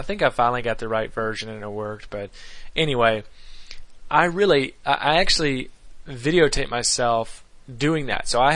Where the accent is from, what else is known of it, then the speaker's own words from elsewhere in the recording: Myrtle Beach, South Carolina, United States; The computer store, where I grew up in Myrtle Beach, there were very few computer stores in town